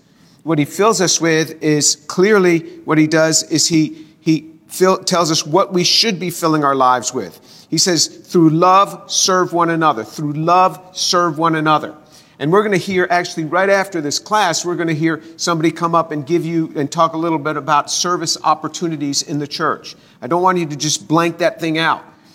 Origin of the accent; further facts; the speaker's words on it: New York, United States; I'm from New York, and in New York, people speak to each other quite intensely and quite harshly.